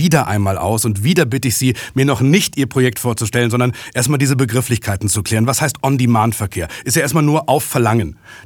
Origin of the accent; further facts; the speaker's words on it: North Rhine-Westphalia, Germany; Ich komme ja auch aus Münsterland.